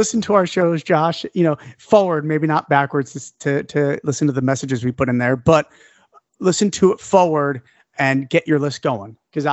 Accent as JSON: {"language": "English", "region": "New York", "country": "United States", "accent": "New York", "said": "Ooh, my accent came out there a little bit. My New York accent."}